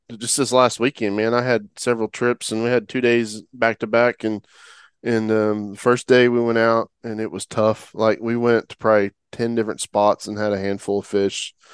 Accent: Oklahoma, United States; moved away; It's like I'm from Oklahoma originally. And so, man, when I moved down here, and I would go back home

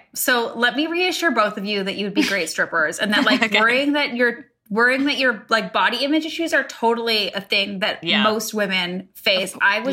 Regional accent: Canada; Like I'm Canadian and like my smile takes up my whole face.

